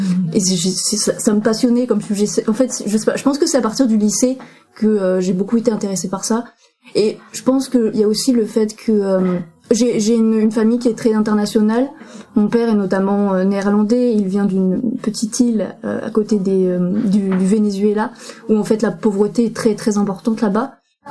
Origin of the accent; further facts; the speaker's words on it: Évreux, Normandy, France; De base, oui, j'ai grandi à Évreux, je suis née et grandi à Évreux.